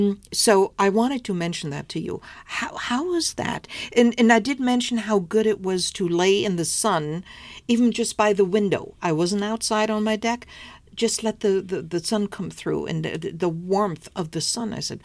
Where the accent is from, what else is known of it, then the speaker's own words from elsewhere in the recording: Germany; Born, raised, educated there. I was born in Germany, raised and educated as well.